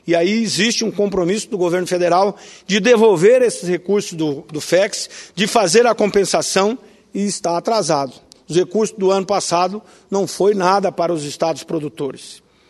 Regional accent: Rondonópolis, Mato Grosso, Brazil; na minha cidade natal, em Rondonópolis

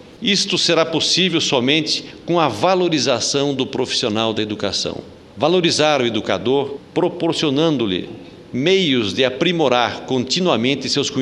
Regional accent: Brazil; Como brasileiro, amo este país.

